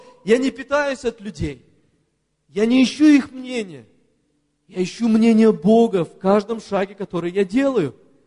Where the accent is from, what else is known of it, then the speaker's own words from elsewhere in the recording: Perm, Perm Krai, Russia; also born or lived in Saint Petersburg; а родом я из Перми